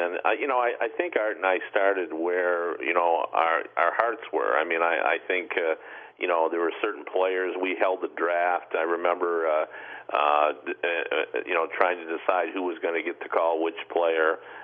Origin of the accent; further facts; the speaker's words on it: Wayne, Michigan, United States; and I grew up in Wayne, Michigan.